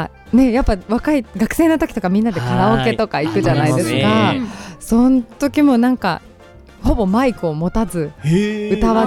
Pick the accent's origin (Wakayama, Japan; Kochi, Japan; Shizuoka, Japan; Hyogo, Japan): Shizuoka, Japan; Iwata; 出身がですね、はい、あの静岡県になりますね。